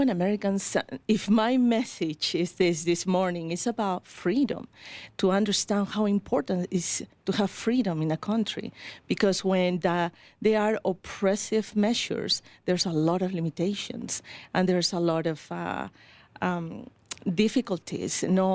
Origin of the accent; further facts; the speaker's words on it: Lima, Peru; now in United States; Well, I was born in Peru, Lima, Peru, and I've been in the United States for 18 years. My life in Peru was a combination of good memories and also very difficult times.